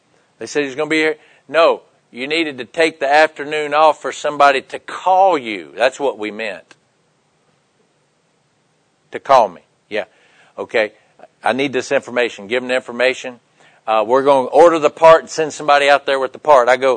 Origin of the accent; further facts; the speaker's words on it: Kentucky, United States; I'm from Kentucky, and it's March Madness.